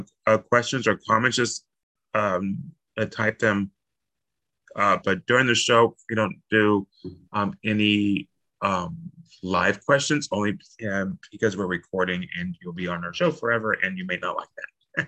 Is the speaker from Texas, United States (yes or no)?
yes; Texas, United States; now in Chicago, United States; You know, up here so I'm from Texas, and so I get it, man. I get it. However, here in Chicago, it's the opposite.